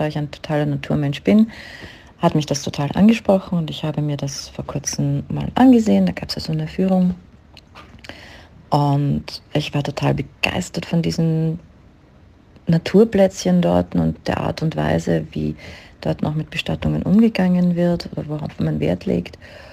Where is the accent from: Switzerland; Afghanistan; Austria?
Austria; Vienna; ich bin 48 Jahre alt, ich komme aus Österreich, konkret aus Wien, wohne aktuell aber ein bisschen außerhalb von Wien, ein bisschen am Land. Aber mein Lebensmittelpunkt ist eigentlich noch immer dort.